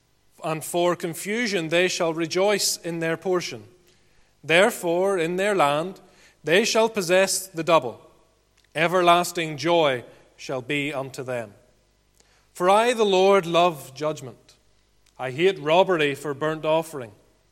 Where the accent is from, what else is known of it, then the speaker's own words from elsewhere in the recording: Ballymena, Northern Ireland, United Kingdom; accent: Ballymena; I brought my Ballymena accent with me as well